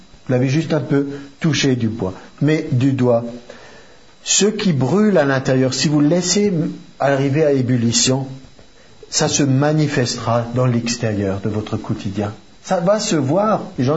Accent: France; J'ai dit, j'ai pas besoin de tellement de place. Je suis un Français moyen.

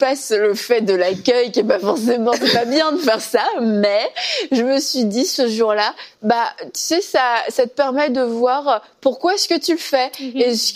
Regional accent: Canada; Ok, vous venez d'où? Bah du Canada.

